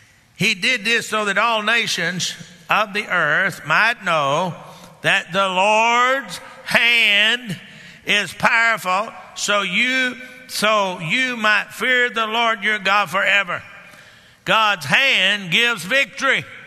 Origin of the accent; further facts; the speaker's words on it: Texas, United States; But I'm from Texas, so that's what we say where I'm from. I think they say that up here in Oklahoma, too.